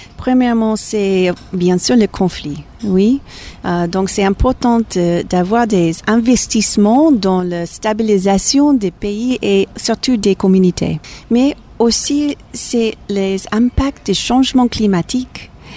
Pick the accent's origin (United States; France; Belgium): United States; French is a second language; Même je suis américaine, aux États-Unis, c'est nécessaire d'avoir la migration.